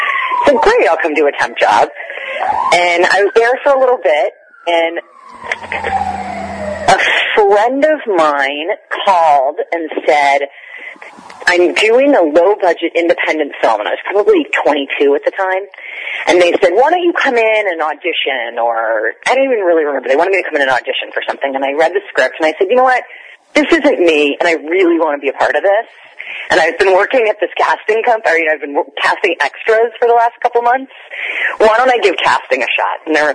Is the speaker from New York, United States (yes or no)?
no; Los Angeles, California, United States; I grew up in Los Angeles, so I'd always been involved in the entertainment industry.